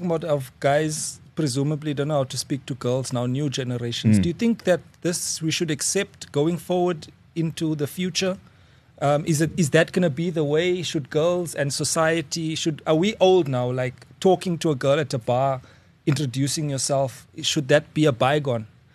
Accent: Ethiopia; Yeah, I'm from Ethiopia.

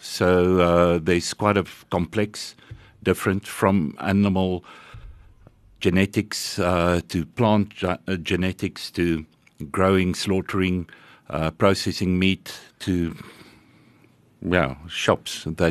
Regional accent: Hartbeespoort, North West, South Africa; And my dad was a welder, and we grew up in Hartbeespoort.

